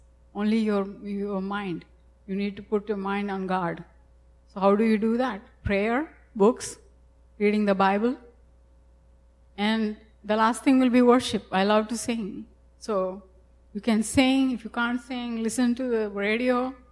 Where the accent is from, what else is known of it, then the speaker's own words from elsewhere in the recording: India; I'm from India. I come from there, and it's a lot different from here.